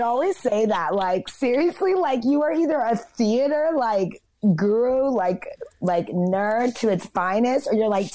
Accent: South Dakota, United States; And I come from South Dakota. So like a lot of ignorance, racism, you know, good people, but borderline ignorant and stuff.

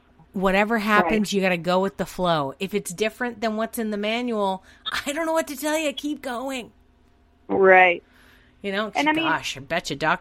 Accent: Boston, Massachusetts, United States; So I grew up in Boston.

